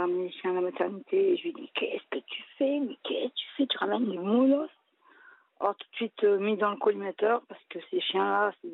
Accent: Marseille, Provence-Alpes-Côte d'Azur, France; now in Montpellier, France; Je suis de Marseille à la base, mais en ce moment, je suis à Montpellier.

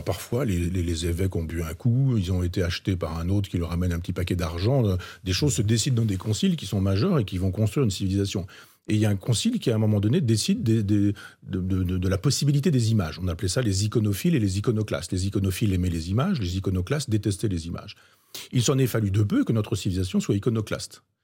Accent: Chambois, Normandy, France; dans mon village natal, à Chambois, dans l'Orne

